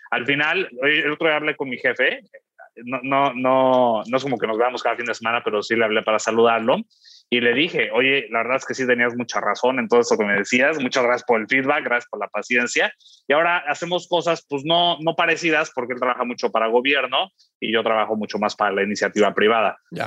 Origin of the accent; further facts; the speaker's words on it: Mexico; Y mi jefe, siendo el extranjero, yo soy mexicano, él era europeo